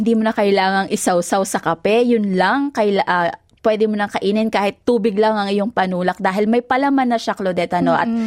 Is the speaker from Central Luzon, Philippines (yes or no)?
yes; Central Luzon, Philippines; moved away as an adult; now in Manila, Philippines; sa probinsya namin sa Tarlac, so sa Tarlac ako lumaki talaga, no? Maynila na lang ako nung koleyo na.